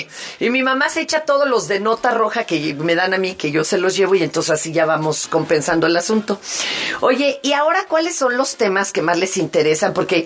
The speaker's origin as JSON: {"language": "Spanish", "country": "Mexico", "said": "Pues porque soy mexicana, no vemos que nada se resuelva, ¿verdad?"}